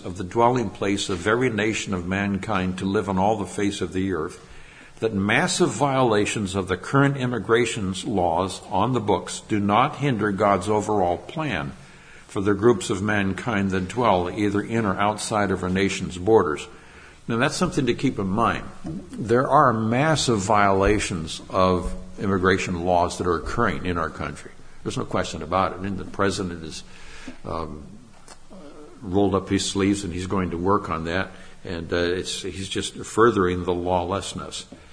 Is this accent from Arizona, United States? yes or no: no; California, United States; And that's strange because I'm from California.